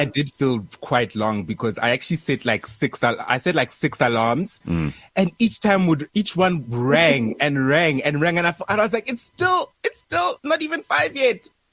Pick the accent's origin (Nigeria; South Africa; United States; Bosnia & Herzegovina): South Africa; Free State; Like, I've grew up in Free State in Kwakwa.